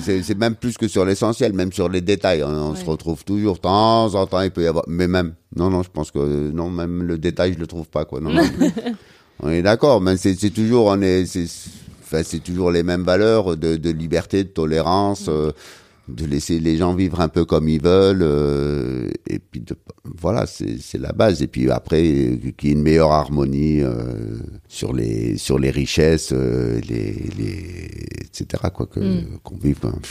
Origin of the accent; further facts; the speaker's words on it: Algeria; moved away; Beaucoup de soirées où on est beaucoup d'Algériens, de copains de la même génération, à être arrivés au début des années 90.